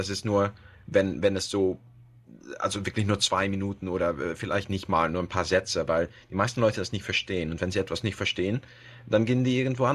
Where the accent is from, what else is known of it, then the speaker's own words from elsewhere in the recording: Amersfoort, Utrecht, Netherlands; German is a second language; Ja, also ich bin ein Holländer eigentlich. Ich wohne genau in der Mitte von Holland, in Amersfoort. Und mein Vater kam aus Österreich, also davon habe ich auch die Sprache gelernt. Ich habe aber nicht das österreichische Akzent.